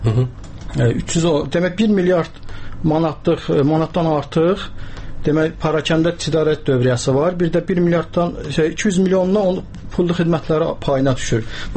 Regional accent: Nakhchivan, Azerbaijan; Mən həm də Naxçıvanlıyam və biraz da Naxçıvanlı kimi çıxış eləmək istəyirəm.

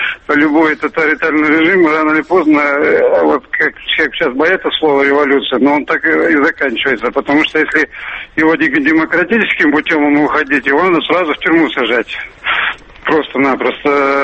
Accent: Moscow Oblast, Russia; Я из Московской области.

